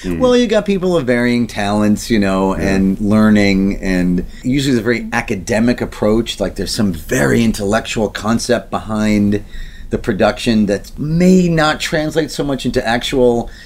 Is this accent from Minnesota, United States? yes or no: no; New York City, New York, United States; Well, I grew up in Queens, so you can't avoid the streets.